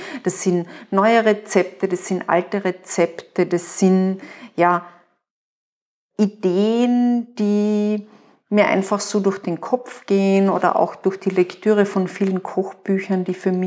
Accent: Carinthia, Austria; ich bin in Kärnten aufgewachsen und Natur und Essen waren nicht voneinander zu trennen

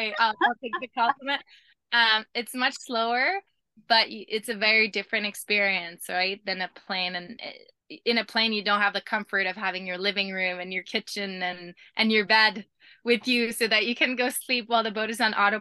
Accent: Canada; So my boat is Canadian and I'm Canadian.

